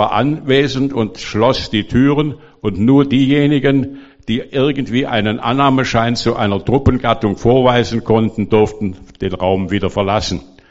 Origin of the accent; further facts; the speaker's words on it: Cologne, North Rhine-Westphalia, Germany; ich bin in Köln geboren und in Köln aufgewachsen und habe in Köln seit 1941 viele Bombenangriffe